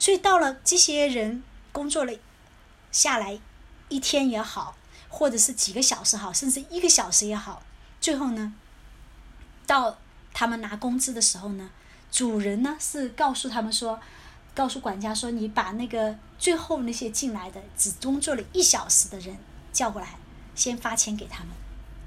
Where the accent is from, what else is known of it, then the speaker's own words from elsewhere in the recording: United States; 对我们美国人来说，在美国工作也好，在中国经历过这个工作也好